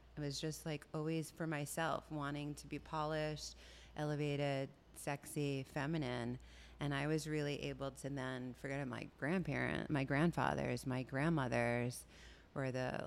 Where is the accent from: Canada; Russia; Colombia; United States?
United States; Long Island, New York; I grew up in Long Island, New York.